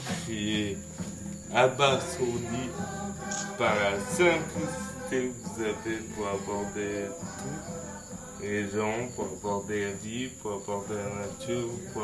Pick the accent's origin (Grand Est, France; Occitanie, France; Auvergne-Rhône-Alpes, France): Auvergne-Rhône-Alpes, France; Grenoble; Parce que moi, je ne viens pas du tout avec Vienne. Je viens de Grenoble.